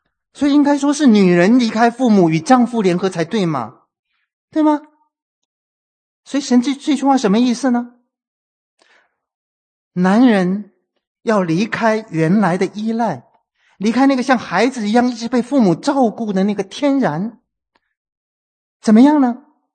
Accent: China; 但是像我们中国人的传统，在婚庆的时候就是热烈，就是红火的

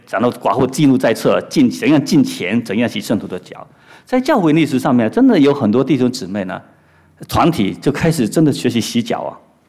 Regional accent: China; 我们从中国过来，我们最希望自己做一个有福气的人

